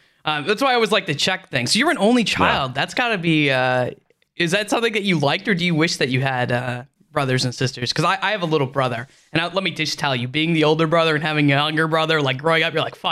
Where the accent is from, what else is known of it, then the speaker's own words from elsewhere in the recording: Michigan, United States; so I'm from Michigan, like upper Michigan, okay. like the middle of nowhere, Michigan, not Detroit.